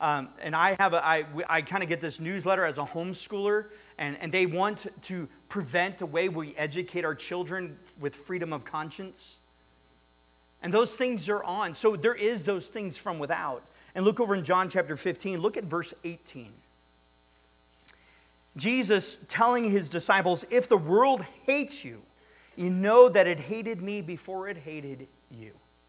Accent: United States; I thank the Lord every day that I'm an American.

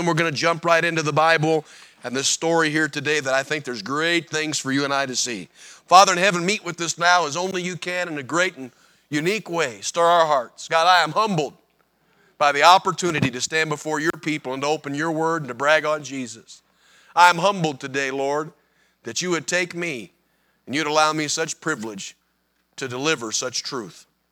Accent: Indiana, United States; I grew up on Northwest Indiana, which really we would just consider ourselves to be the suburbs of Chicago.

